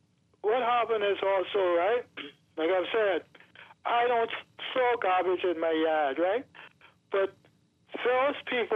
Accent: Nassau, New Providence, Bahamas; I grew up in Mason's Addition from a little boy, right? Went to preschool from Mason's Addition

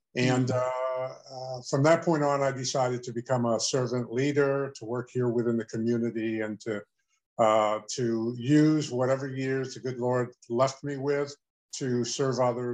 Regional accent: New York City, New York, United States; I'm born and raised in New York City. I'm from Harlem in New York City, the inner city, if you will.

